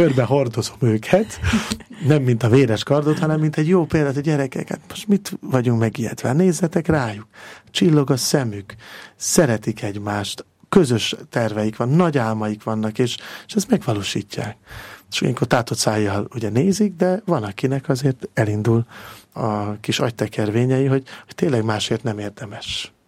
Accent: Máriabesnyő, Pest, Hungary; Mária Besnyői származású vagyok, ez azért sokat elárul abból, hogy milyen az embernek a lelkülete

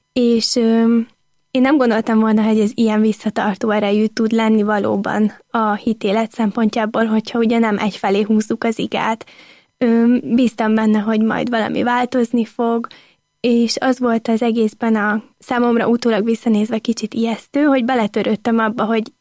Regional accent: Miskolc, Borsod-Abaúj-Zemplén, Hungary; also born or lived in Budapest; A szüleimmel Budapestről költöztünk Miskolcra, amikor én voltam még csak másfél éves, és most nem olyan régen visszaköltöztünk Budapest mellé, és most, hogy 23 éves leszek újra, itt vagyok a szülővárosomban.

